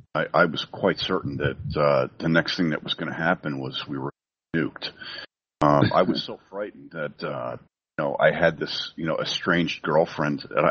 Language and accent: English; New Jersey, United States; No, I'm not a New Yorker. I am a native New Jerseyan.